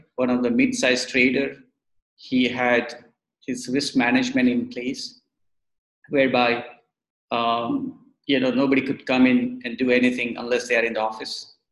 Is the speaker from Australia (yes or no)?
no; Singapore; Remember, I come from Singapore.